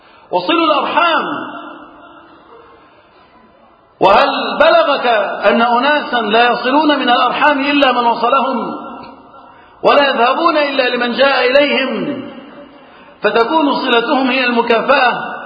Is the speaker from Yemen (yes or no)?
no; Egypt; اللهم احفظ بلدنا مصر